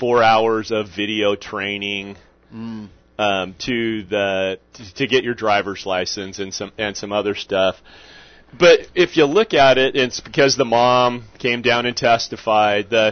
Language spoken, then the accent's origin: English; California, United States; I grew up in California. The California had driver's training in the classroom.